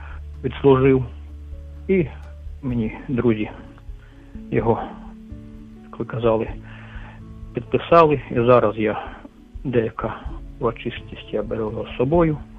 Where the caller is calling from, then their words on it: Shostka, Sumy Oblast, Ukraine; Город Шостка Сумської області.